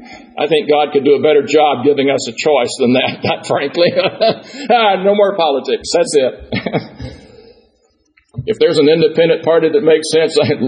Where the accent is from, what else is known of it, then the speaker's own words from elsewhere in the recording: Deep South, United States; when you're a child growing up in the Deep South in the 1940s and 50s